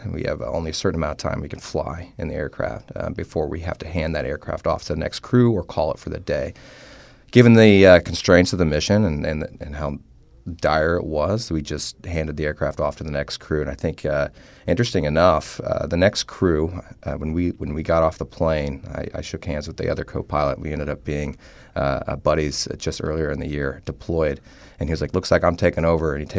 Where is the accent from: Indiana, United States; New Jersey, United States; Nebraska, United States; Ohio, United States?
Indiana, United States; now in Lewes, United States; I love the Delaware community. I'm from Indiana originally.